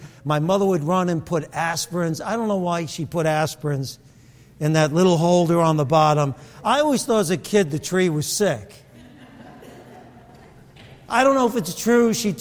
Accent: Brooklyn, New York, United States; we would go to Grant Street in Brooklyn because we grew up in Brooklyn. Can anything good come out of Brooklyn, right?

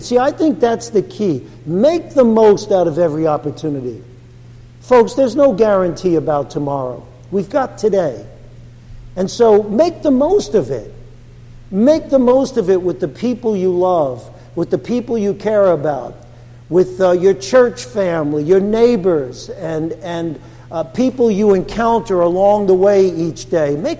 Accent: Brooklyn, New York, United States; growing up in Brooklyn, at the stroke of midnight, everybody stuck their heads out the window and pounded on pots and pans.

